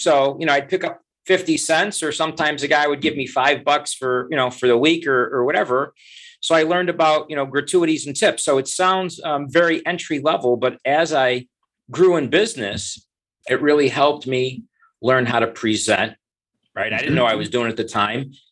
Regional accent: Buffalo, New York, United States; growing up in Buffalo, New York, as a kid, you could cut lawns and, you know, shovel driveways and rake leaves

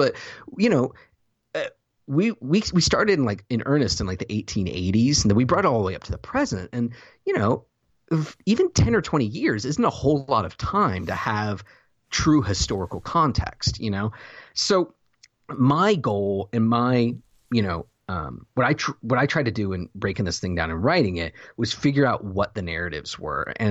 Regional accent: the South, United States; I have no idea. I'm from the South, Josh.

